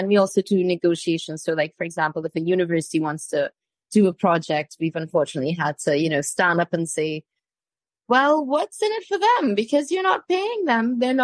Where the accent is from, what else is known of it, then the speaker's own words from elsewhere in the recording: Jamaica; accent: Jamaican; Now, when my Jamaican accent slightly comes out a little bit, you understand I'm being serious, and it's a terrible one too.